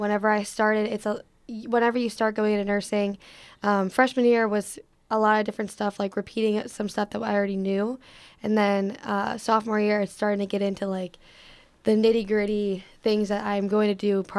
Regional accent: Ohio, United States; I didn't want to go to a different state because I'm originally from Ohio.

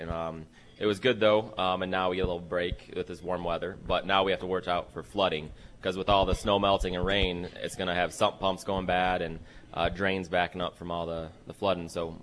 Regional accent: Jackson, United States; I grew up here in Jackson on the south side on Avondale, Jackson High grad, and I love to give back to the city.

